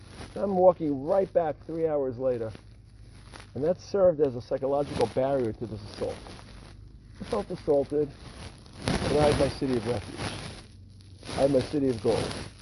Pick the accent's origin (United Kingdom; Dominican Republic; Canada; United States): United States; Brooklyn, New York; I'm from Brooklyn. I'm a little bit of a rebel.